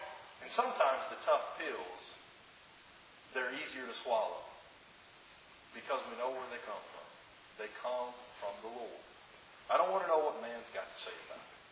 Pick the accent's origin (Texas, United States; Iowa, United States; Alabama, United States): Alabama, United States; Growing up in Alabama on some land, my grandmother has 80 acres of land on which basically all my mother's family lives on.